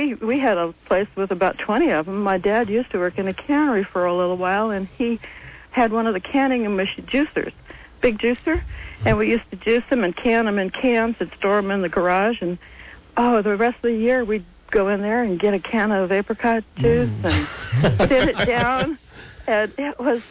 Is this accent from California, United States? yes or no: yes; California, United States; reminiscing about growing up in the Santa Clara Valley when it was called the Fruit Basket of the World.